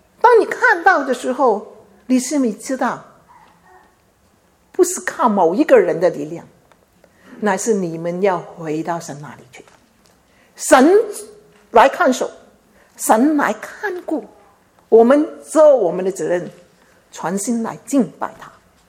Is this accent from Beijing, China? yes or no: no; Guangdong, China; 我们潮州人说四点金